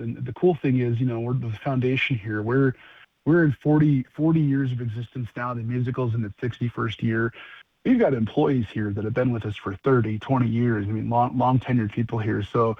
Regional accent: Bowman, North Dakota, United States; I'm a North Dakota resident first and foremost, right? I grew up in Bowman. I lived in the southwest corner my entire life

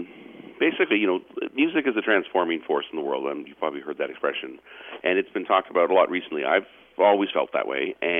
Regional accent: Montreal, Quebec, Canada; moved away as an adult; also born or lived in Toronto; now in New York City, United States; and I was born in Toronto. As I said, high school was in Montreal. And then at age 18, I came to the big bad New York City

